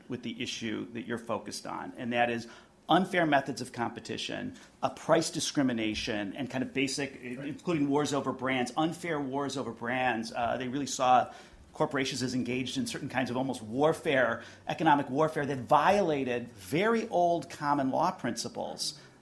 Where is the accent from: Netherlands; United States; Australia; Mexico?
United States; Flint, Michigan; I'm from Michigan, Flint, think about the Flint water crisis.